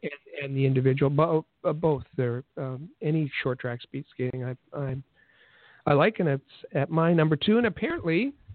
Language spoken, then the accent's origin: English; Canada; If you start a conversation with the term ice hockey as a Canadian, we're going to judge you.